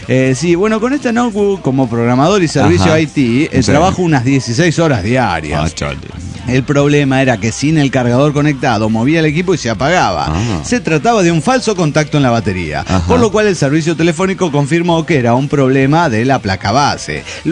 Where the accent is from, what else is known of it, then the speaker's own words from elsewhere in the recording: Argentina; soy argentino, le dije, te firmo, te vas.